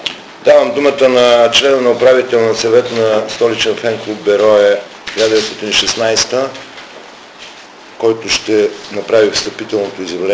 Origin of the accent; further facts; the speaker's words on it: Stara Zagora, Stara Zagora Province, Bulgaria; тъй като сме старозагорци, тъй като Берое за мен е моето детство